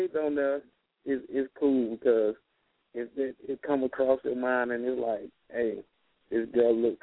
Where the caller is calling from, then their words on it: Louisiana, United States; Mr. Given Thrill, call 318 Louisiana.